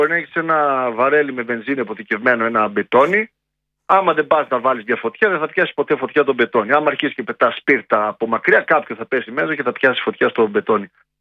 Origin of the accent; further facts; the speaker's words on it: Lemnos, North Aegean, Greece; Και θέλω να σταθώ και να σας πω μια ιστορία, γιατί κατάγομαι από τη Λίμνο.